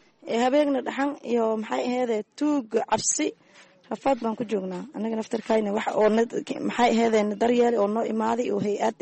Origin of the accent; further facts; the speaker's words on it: Saakow, Middle Juba, Somalia; now in Kenya; waxaan ka imaaday aniga degmada Saako